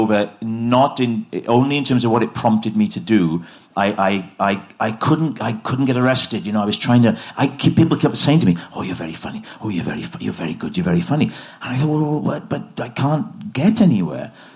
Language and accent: English; Port Talbot, Wales, United Kingdom; I grew up in Port Talbot